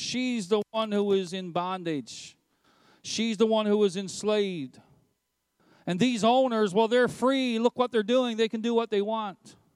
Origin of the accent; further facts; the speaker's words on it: Canada; It reminds me that I have rights and freedoms as a Canadian citizen